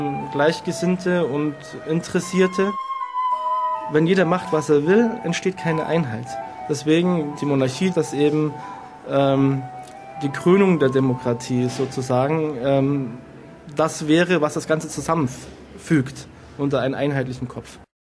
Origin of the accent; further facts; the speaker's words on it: Bavaria, Germany; now in Berlin, Germany; ursprünglich aus dem schönen Allgäu, bin 36 Jahre alt, habe eine Tochter von 6 Jahren und bin seit 11 Jahren eben hier in Berlin gestrandet sozusagen.